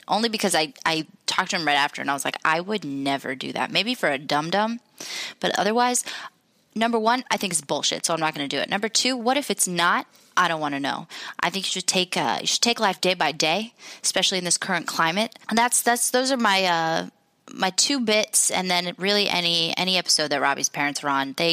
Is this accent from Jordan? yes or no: yes; Jordan; So I'm from Jordan. It's in the Middle East.